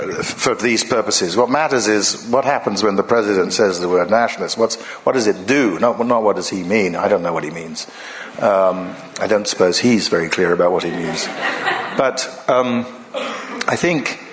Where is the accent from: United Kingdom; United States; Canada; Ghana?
Ghana; which I grew up in Ghana